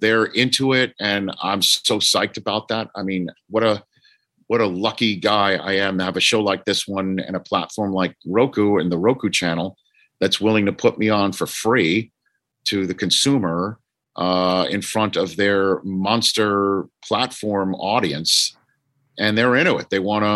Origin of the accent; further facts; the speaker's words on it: Staten Island, New York, United States; And I made the mistake when early part of my NFL Network years to say what I always said growing up in Staten Island, calling Buffalo upstate New York.